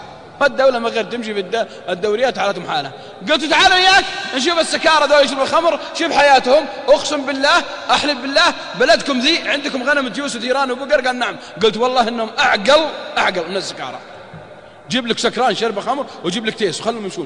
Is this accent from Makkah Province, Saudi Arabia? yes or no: yes; Jeddah, Makkah Province, Saudi Arabia; والله عندنا في جدة ما شاء الله